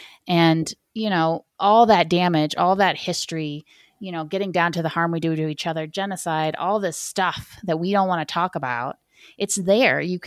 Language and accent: English; Ohio, United States; I grew up in Ohio where the trees, you know, it was completely tree covered, and now it's not.